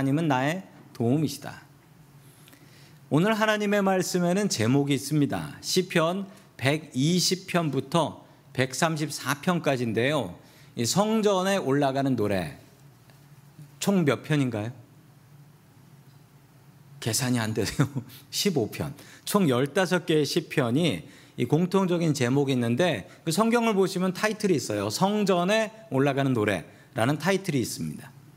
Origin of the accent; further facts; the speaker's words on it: Seoul, South Korea; 제가 5살 때쯤에 있었던 일인데요. 저는 서대문에 살았습니다. 제가 이래 봬도 서울 사람입니다.